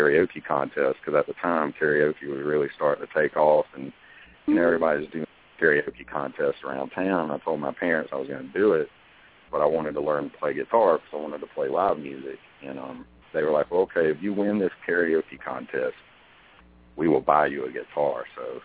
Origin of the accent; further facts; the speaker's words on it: Augusta, United States; across the Savannah River from Augusta, Georgia. So so I consider the whole Augusta area, you know, my hometown.